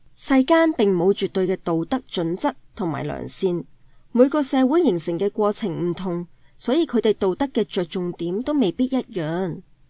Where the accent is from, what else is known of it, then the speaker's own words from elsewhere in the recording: China; 令到我呢个喺中国土生土长嘅人都渐渐感到好唔适应。